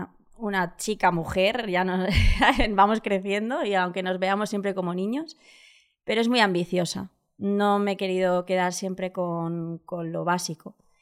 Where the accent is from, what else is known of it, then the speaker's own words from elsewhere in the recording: Alicante, Valencian Community, Spain; Soy de Alicante, mi familia toda es de Murcia, soy la única alicantina borrachifina, como dicen aquí en Alicante.